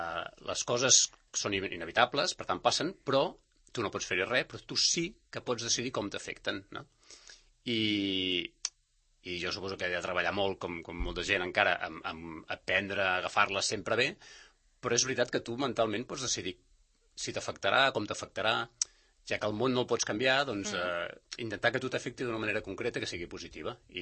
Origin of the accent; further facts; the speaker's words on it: Blanes, Catalonia, Spain; also born or lived in Girona; em vaig posar a treballar a la ràdio local a Blanes, que soc de Blanes, i allò entre Blanes i Girona vaig viure uns quants anys